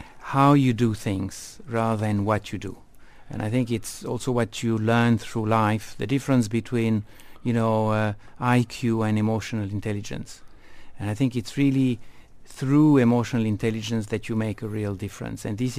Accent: Switzerland; In fact, I worked only once for less than 2 years in my home country, Switzerland.

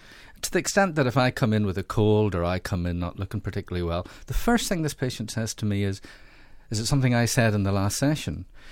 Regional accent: Northern Ireland, United Kingdom; when I grew up in the Troubles in the 70s and 80s, while I'm an Indian gentleman

